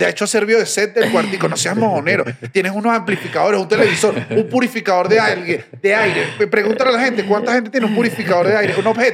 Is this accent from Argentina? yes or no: no; Venezuela; moved away; Yo me fui de Venezuela sin nada.